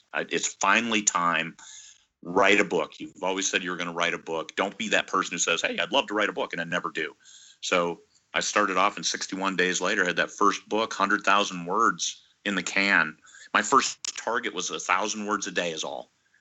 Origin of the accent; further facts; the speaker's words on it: Iowa, United States; And we lived born and raised in Iowa.